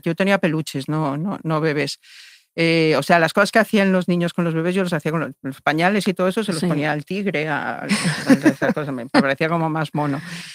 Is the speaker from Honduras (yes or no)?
no; Mexico; now in Spain; yo nací en México, crecí en México y cuando llegué a España en el 73 no había Barbies